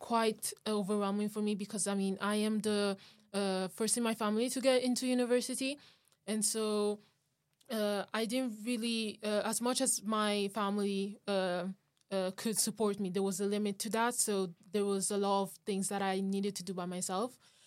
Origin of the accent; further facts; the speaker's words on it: Italy; English is a second language; now in United Kingdom; So I come from Italy, and so it's quite different education in Italy in compared to the UK.